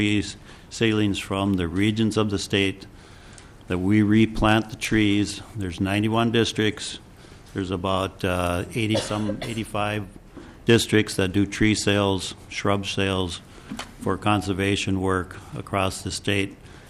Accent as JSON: {"language": "English", "region": "Minnesota", "country": "United States", "said": "Mr. Chair, I'm … from Carlton County."}